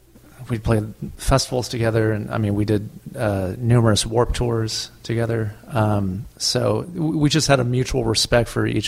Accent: Long Beach, California, United States; I think the fact that we're closer in age and, you know, I'm from Long Beach, they're from Huntington, you know, we share the same musical influences.

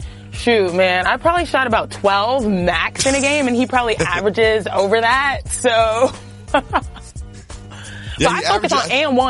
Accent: Houston, Texas, United States; I know we brought in, and I say we because I'm from Houston, Texas, we brought in Russell Westbrook

